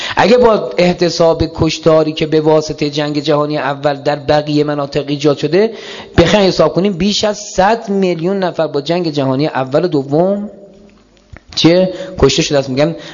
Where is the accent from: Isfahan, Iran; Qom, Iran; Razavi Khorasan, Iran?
Isfahan, Iran; من خودم تو همین اصفهان که بچه اصفهان هستیم و اصفهان رو چرخیدیم،